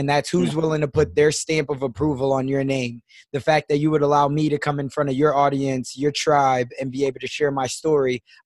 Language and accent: English; Chicago, Illinois, United States; also born or lived in Sioux City, Iowa; now in Omaha, United States; Because I grew up in South Side of Chicago before my family made the decision to move me to Sioux City, Iowa. So my entire life, I've been based out of the Midwest. Now I live in Omaha, Nebraska.